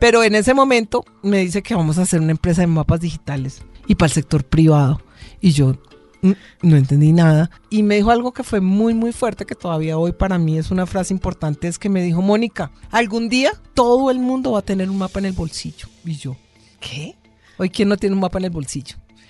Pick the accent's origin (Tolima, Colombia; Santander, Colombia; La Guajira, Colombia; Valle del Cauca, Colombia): Valle del Cauca, Colombia; Cali; now in Bogotá, Colombia; vengo de Cali, yo soy caleña, mucho honor